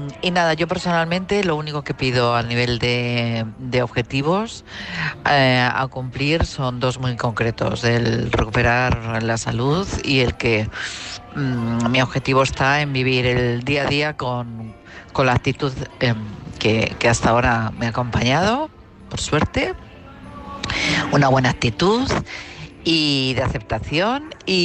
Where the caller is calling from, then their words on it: Madrid, Community of Madrid, Spain; de Madrid.